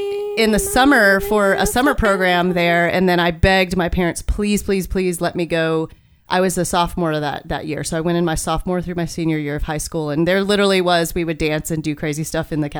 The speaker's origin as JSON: {"language": "English", "town": "Martinsville", "region": "Virginia", "country": "United States", "tie": "born there", "said": "I was born in Martinsville, Virginia, to a large family."}